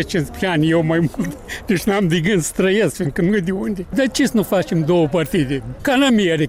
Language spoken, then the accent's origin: Romanian; Moldova; așa suntem noi, poporul este moldovnesc care ne numim toată. Suntem români.